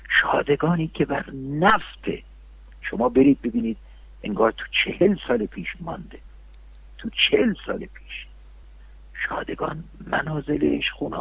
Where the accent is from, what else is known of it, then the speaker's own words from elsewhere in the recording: Iran; من هر دفعه وارد سوسنگرد شدم به عنوان یک ایرانی، به عنوان یک هموطن خجالت کشیدم.